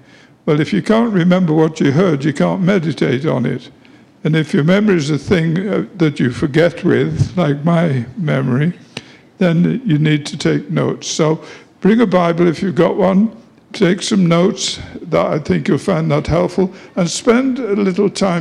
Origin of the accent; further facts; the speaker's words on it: England, United Kingdom; moved away as an adult; By the way, I'm from England. Some of you perhaps thought I had a speech impediment, but this is how I learned to speak English in England.